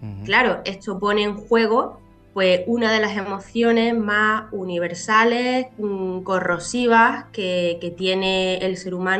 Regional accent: Chiclana de la Frontera, Andalusia, Spain; yo soy de Chiclana, ¿no? Y he vivido en Chiclana y he crecido aquí toda mi vida.

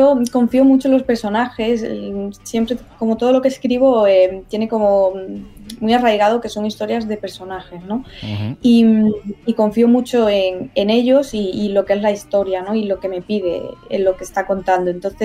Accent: Cádiz, Andalusia, Spain; moved away as an adult; Porque yo, bueno, yo soy de Cádiz, me encanta mi ciudad, me encanta ser de Cádiz. Fui muy feliz en Cádiz cuando viví allí

